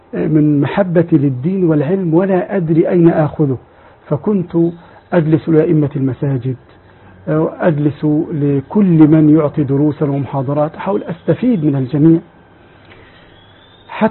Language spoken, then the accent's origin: Arabic; Egypt; عندنا في مصر